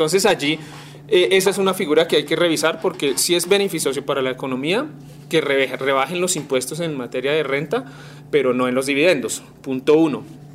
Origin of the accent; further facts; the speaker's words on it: Colombia; y ahí los que vamos a pagar las consecuencias somos los colombianos